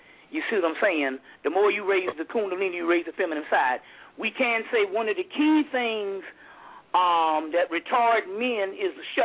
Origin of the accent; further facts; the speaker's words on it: Mullins, South Carolina, United States; I'm from Mullins, and a lot of root people in Georgetown.